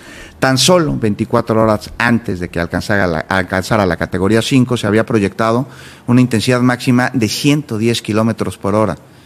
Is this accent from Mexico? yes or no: yes; Mexico; como mexicanos